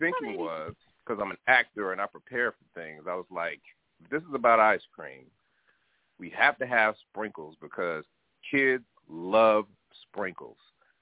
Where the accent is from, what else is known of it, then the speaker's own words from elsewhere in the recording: Denver, Colorado, United States; because I'm from Denver, Manuel High School, and she was conductor of the choir